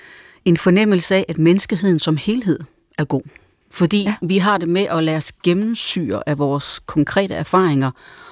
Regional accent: Hasten, Central Denmark Region, Denmark; Da jeg var barn i Hasten mellem Aarhus og Randers, der boede mine forældre i et stort hus på landet, hvor en granplantage støtte op til.

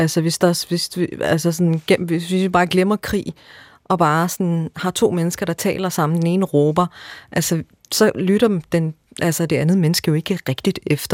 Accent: Odense, Region of Southern Denmark, Denmark; Jeg er født og opvokset i Vollsmose, og der var en lokalavis dengang.

